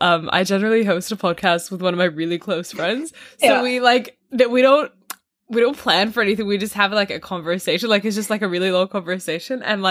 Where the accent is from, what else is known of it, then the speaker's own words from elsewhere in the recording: Australia; accent: Australian; I feel like only non-Australians hear it because Australians don't think I'm Australian at all.